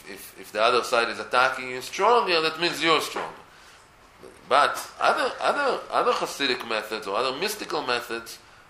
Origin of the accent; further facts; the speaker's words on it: Israel; English is a second language; I grew up in Israel. I didn't speak English growing up. My parents are Israelis. They were born in Israel.